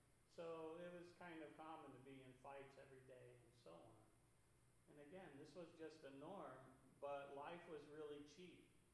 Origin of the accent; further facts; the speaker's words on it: Chicago, Illinois, United States; So growing up, I was actually I grew up in West Chicago, west side of Chicago.